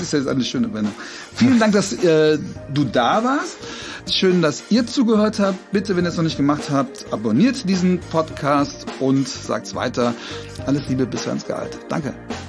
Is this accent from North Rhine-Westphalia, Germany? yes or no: no; Trier, Rhineland-Palatinate, Germany; Also, ich komme aus Trier und das ist da ganz, ganz verbreitet.